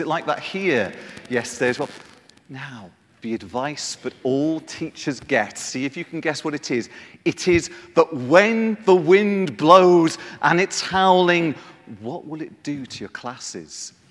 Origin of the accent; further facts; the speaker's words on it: Liverpool, North West England, United Kingdom; My dad, you wouldn't think it listening to me, but I'm from Liverpool